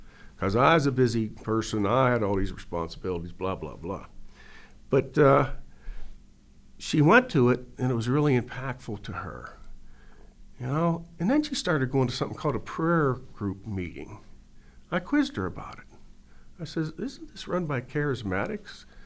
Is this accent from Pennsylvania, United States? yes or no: yes; Pittsburgh, Pennsylvania, United States; my first assignment was in Lake Charles, Louisiana, even though I'm born and raised in the Pittsburgh area.